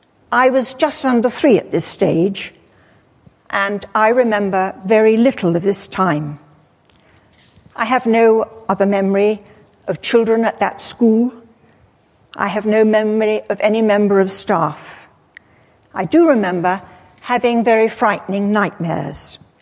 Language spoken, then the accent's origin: English; Croydon, London, United Kingdom; born there; I was born in Croydon just before the beginning of the Second World War.